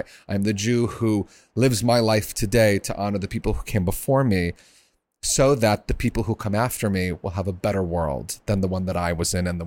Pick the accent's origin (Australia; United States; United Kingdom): United States; Ann Arbor, Michigan; now in New York, United States; I often say that I'm very proud to have been raised in Ann Arbor. I love my hometown. But New York is my home. I'm a New Yorker who was born in Michigan.